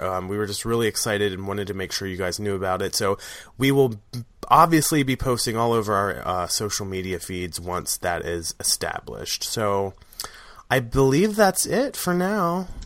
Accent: Maryland, United States; now in New York, United States; here in New York, there's a small group of us that are from my hometown who one by one sort of made their way to New York.

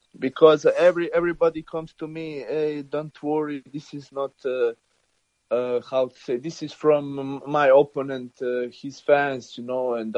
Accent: Croatia; because I'm from Croatia

